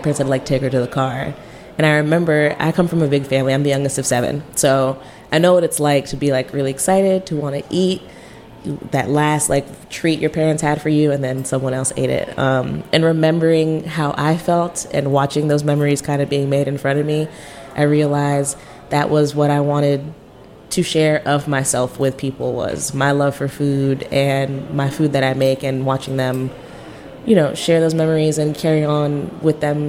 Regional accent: Silver Spring, Maryland, United States; I am from Silver Spring, Maryland, so I'm a DMV native. I've been cooking in this area now professionally for 6 years.

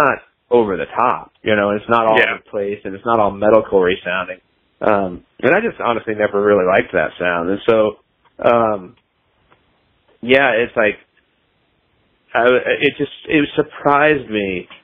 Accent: Arizona, United States; I grew up in Arizona for one thing, so I grew up in the West, and I kind of grew up as a kid.

